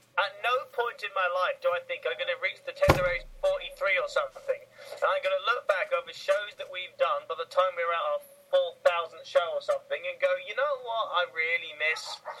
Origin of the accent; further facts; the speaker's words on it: England, United Kingdom; I'm English